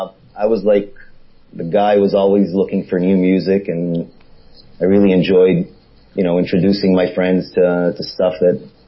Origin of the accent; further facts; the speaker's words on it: Toronto, Ontario, Canada; Well, I was born in Canada.